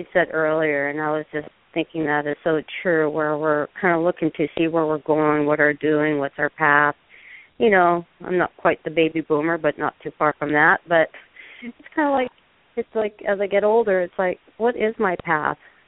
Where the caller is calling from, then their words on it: Phoenix, Arizona, United States; I'm calling from the North Phoenix area.